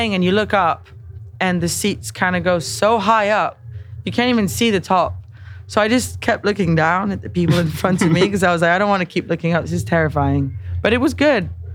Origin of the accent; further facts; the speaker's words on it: New York City, New York, United States; This is like, you know, as a young kid growing up in New York City and like going to Madison Square Garden for gigs or for actually sports games.